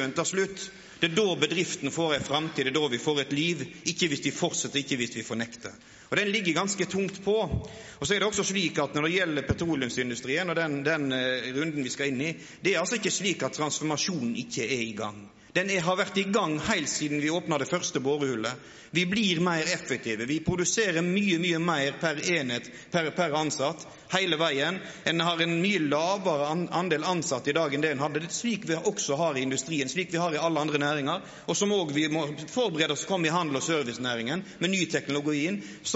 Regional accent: Odda, Vestland, Norway; jeg kommer fra industristedet Odda. Når jeg vokste opp inn I Hardangerfjorden, så var Sørfjorden verdens mest forurenset fjordvann.

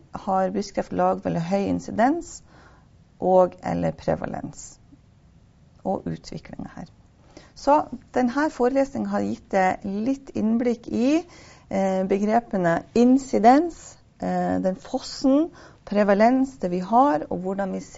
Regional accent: Northern Norway, Norway; For Nord-Norge, der jeg kommer fra, er det da lavere bruk enn landsgjennomsnittet.

